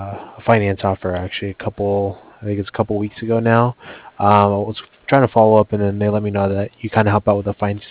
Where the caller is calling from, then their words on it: Cardiff, Wales, United Kingdom; I'm calling over from Cardiff.